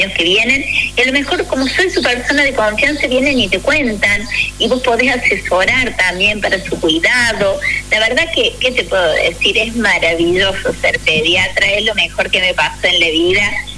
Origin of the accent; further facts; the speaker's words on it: Córdoba, Argentina; born there; Yo le aclaro que soy cordobesa de nacimiento, pero soy más riojana que cualquiera